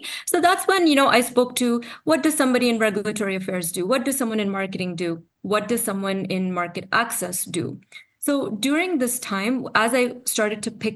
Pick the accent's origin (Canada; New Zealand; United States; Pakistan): Canada; I'm from Canada. And I studied at the University of Toronto, and I did my Doctor of Pharmacy degree there.